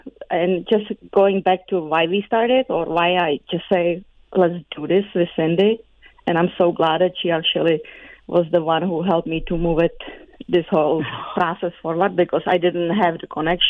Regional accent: Czechia; moved away; I was raised and born in Czechoslovakia during the communists, and I came here in 1993. And since that, all my family is still living back in Czech.

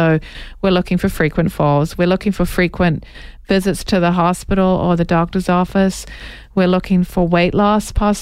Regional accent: New Zealand; now in United States; I'm originally from New Zealand, by the way, in case you hear an accent.

